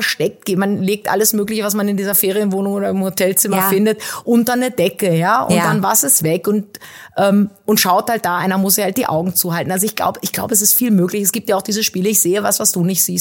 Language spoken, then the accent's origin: German; Northern Germany, Germany; ich als Norddeutsche hatte Gummistiefel und Regensachen